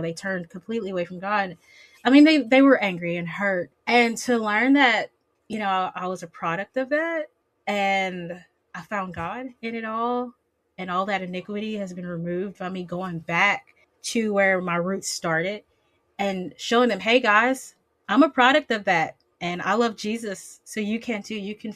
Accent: Louisiana, United States; So, okay, I'm from Louisiana. So I actually live a few hours away from the port where the slave trade occurred.

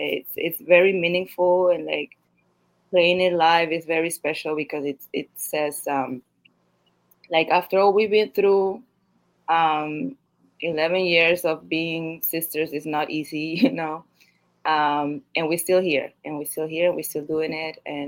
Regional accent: Queens, New York, United States; I'm from Queens, and growing up, I listened to whatever my older brother listened

